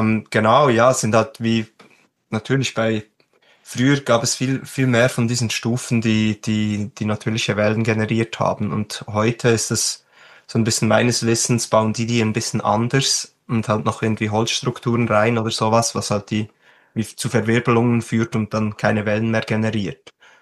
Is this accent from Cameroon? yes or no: no; Switzerland; Und da sind wir Schweizer, probieren da.